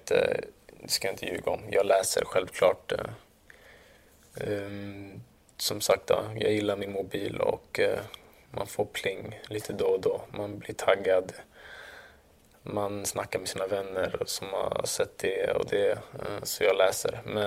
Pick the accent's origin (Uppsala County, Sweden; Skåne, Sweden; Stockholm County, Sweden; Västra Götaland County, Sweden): Stockholm County, Sweden; Solna; Med tanke på att jag är född i Solna, uppväxt i Solna och har spelat